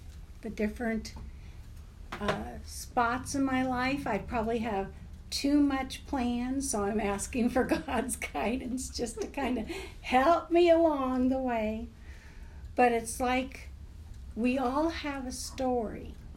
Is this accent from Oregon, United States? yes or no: no; Montevideo, Minnesota, United States; born there; I was born in Montevideo, Minnesota.